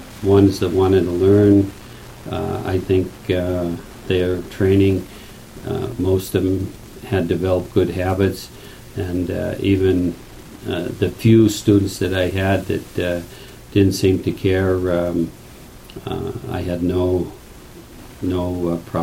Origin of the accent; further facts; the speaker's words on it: Butte, Montana, United States; But anyway, I grew up in Butte and virtually grew up on a mine dump.